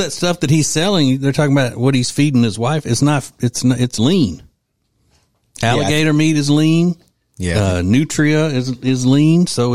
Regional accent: Louisiana, United States; because it was just from my home state of Louisiana?

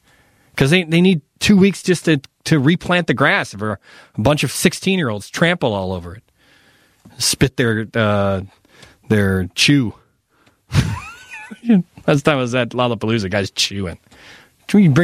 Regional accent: Chicago, Illinois, United States; As an American, listen, I'm appalled that the sitting president would so brazenly and blatantly put down one of our own cities. But as a Chicagoan, better them than us, right?

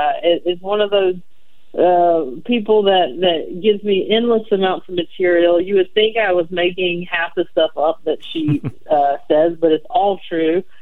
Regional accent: the South, United States; where I talked about growing up in the South.

